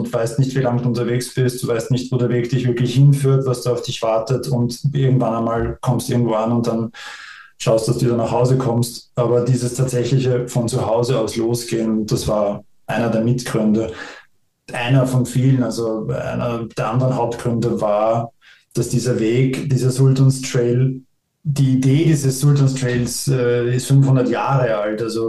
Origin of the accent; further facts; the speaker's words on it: Vienna, Austria; Ich komme ja aus Wien